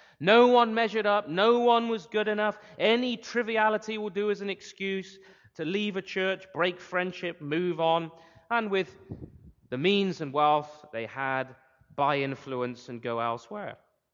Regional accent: England, United Kingdom; as I just heard about my hometown in England

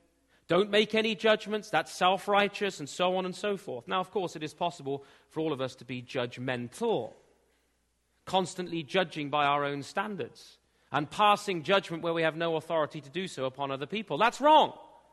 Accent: England, United Kingdom; in the context in which I grew up in England

